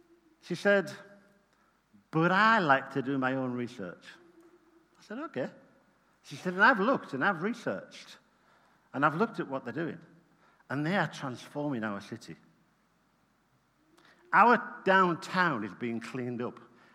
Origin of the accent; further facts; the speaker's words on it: England, United Kingdom; We said, we're from England.